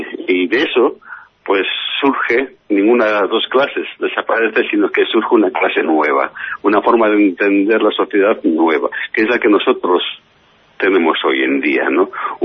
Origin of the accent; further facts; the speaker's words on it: Basque Country, Spain; Nos identifica como sociedad y también como pueblo, como vascos.